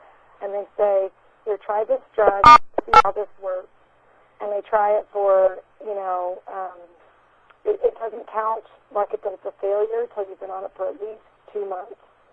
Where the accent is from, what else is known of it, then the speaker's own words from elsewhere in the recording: Katy, Texas, United States; I'm from Texas and the Houston area, a town called Katy.